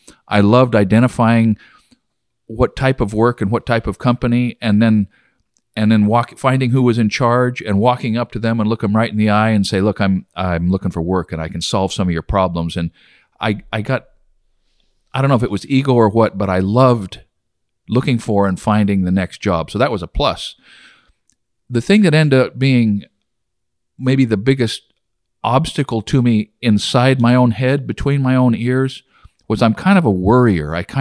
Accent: Oregon, United States; moved away; also born or lived in Wyoming; Growing up in Oregon and then moving to Wyoming, I was in two economies that were commodity-based.

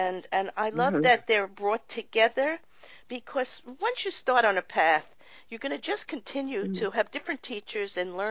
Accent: New York, United States; And I'm the same way. I grew up in New York also.

